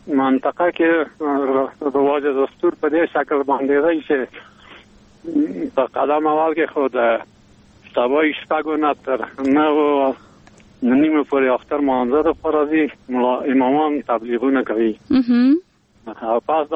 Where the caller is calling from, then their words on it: Parwan, Afghanistan; د پروان ولایت نه